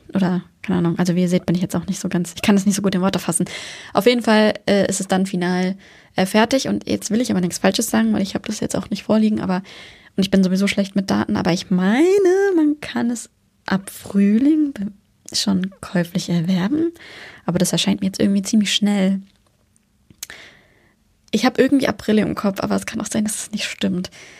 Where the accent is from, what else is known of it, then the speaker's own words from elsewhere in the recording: Germany; now in Denmark; Also soweit ich weiß, kann ich als Deutsche nach 5 Jahren hier die dänische Staatsbürgerschaft beantragen. Und ich wohne jetzt 3,5 Jahre hier.